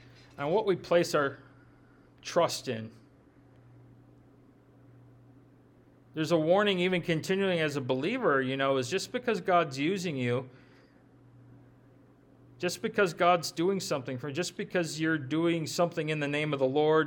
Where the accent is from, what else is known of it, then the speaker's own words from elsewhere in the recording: Minnesota, United States; Yeah, I grew up in the Midwest, Minnesota.